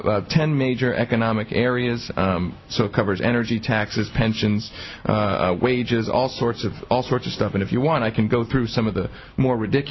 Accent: Philadelphia, Pennsylvania, United States; I'm originally from Philadelphia, yeah.

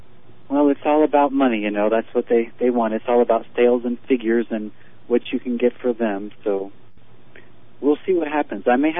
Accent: Ohio, United States; Of course, Peter. I'm from Ohio. I'm just a small town boy, and it's just me and my piano

